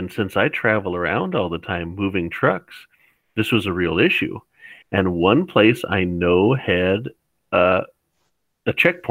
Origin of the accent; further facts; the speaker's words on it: Montana, United States; born there; I was born on an Indian reservation in the top of Montana. So I'm practically from Alberta